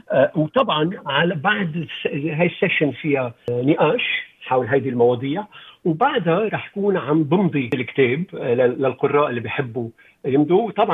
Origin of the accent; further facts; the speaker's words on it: Lebanon; يعني أنا بلبنان، العالم اللي أنا ربيت بلبنان فيه